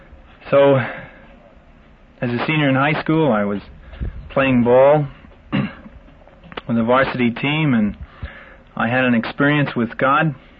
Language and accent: English; New York City, New York, United States; I grew up in New York City.